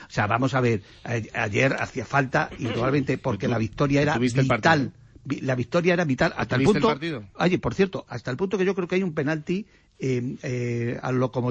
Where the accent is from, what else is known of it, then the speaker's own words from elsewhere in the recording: Trujillo, Extremadura, Spain; En mi pueblo, allí en Trujillo, vamos, me centraban con más fuerza y con más intensidad que ayer